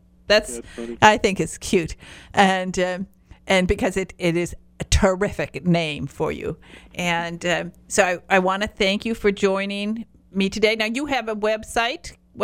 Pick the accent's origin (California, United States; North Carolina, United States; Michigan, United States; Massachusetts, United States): Michigan, United States; now in Florida, United States; Although I'm now in Florida, but I'm from, you know, the Upper Peninsula of Michigan, and of course, we're trout fishers.